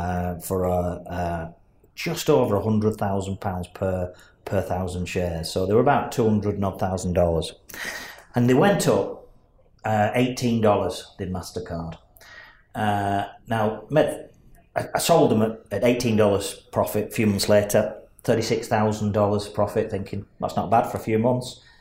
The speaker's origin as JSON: {"language": "English", "town": "Burnley", "region": "North West England", "country": "United Kingdom", "said": "from Burnley."}